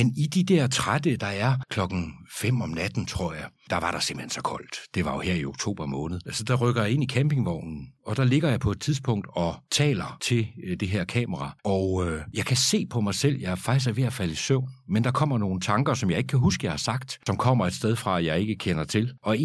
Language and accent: Danish; Karise, Zealand, Denmark; Jeg er født på Krogerup Højskole, flyttede fra Krogerup til Karise, hvor min far var freelancejournalist, og hvor jeg havde min spæde barndom, kan man sige.